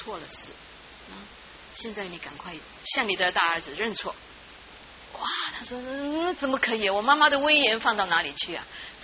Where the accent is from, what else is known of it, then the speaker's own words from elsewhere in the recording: Fuzhou, Fujian, China; 布道家在福州啊，福州是我的家乡啊